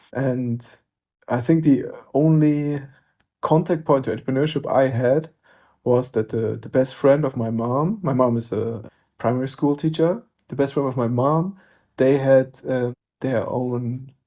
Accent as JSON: {"language": "English", "region": "Saxony", "country": "Germany", "tie": "born or raised there", "second_language": "English", "said": "I'm originally from East Germany, so from near Dresden. Basically, if you draw a line between Berlin and Dresden, exactly on the border between Saxony and Brandenburg, that's where I grew up."}